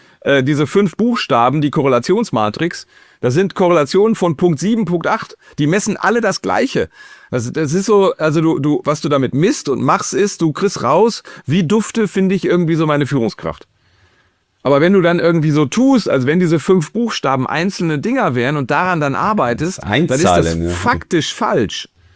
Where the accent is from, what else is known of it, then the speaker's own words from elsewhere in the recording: North Rhine-Westphalia, Germany; Ich komme ja aus NRW, im Sauerland, da stehen die Leute tierisch auf Schützefeste.